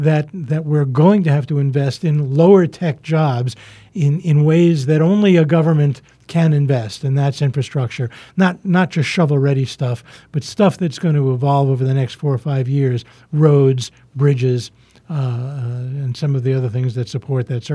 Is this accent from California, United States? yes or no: no; New York City, New York, United States; I grew up in New York City, so traffic jams are nothing new to me.